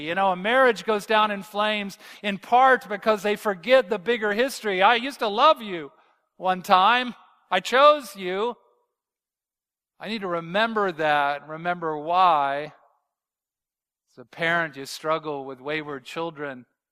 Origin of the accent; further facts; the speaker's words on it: Bible Belt, United States; I always jokingly say I grew in the United States, I grew up in the Bible Belt. That's kind of the Midwest, South part of the United States, the Bible Belt.